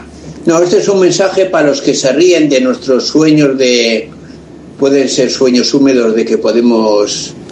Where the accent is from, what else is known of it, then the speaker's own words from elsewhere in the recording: Bilbao, Basque Country, Spain; Mucha gente se ríe de que somos bilbaínos, de que somos muy tirados.